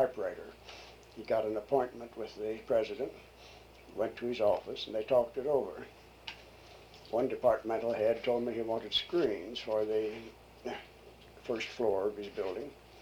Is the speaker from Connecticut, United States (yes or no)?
no; Bloomington, Indiana, United States; I was born in Bloomington, Indiana, and went to the high school there and to the university for my undergraduate work.